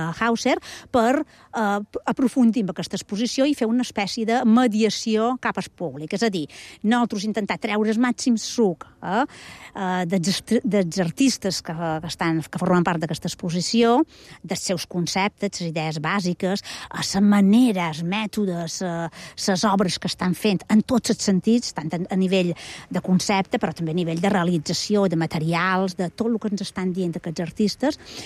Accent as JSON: {"language": "Catalan", "region": "Balearic Islands", "country": "Spain", "said": "som menorquina"}